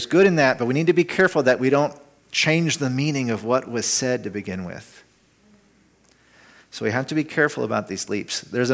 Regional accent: the South, United States; I grew up in the South, and it was in the gym.

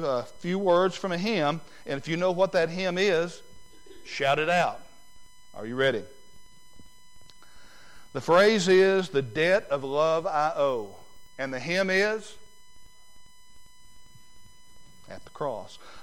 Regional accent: Salem, Arkansas, United States; I grew up in Salem, Arkansas in the 60s and in the 70s.

